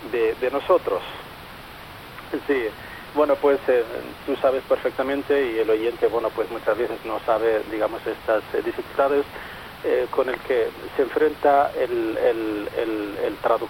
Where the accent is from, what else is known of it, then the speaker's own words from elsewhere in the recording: Western Sahara; y yo como saharaui, entre bueno pues estos dos extraños a nuestra literatura